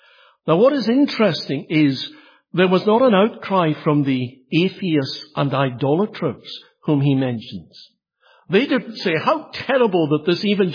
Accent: Scotland, United Kingdom; Now, as a Scot whose team will be represented in the World Cup, I'm rather glad that he'll not be playing against us.

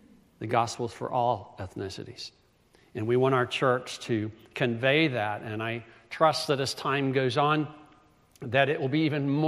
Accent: Greenville, United States; I grew up in Greenville. When I was a child, Greenville is pretty much a provincial southern town.

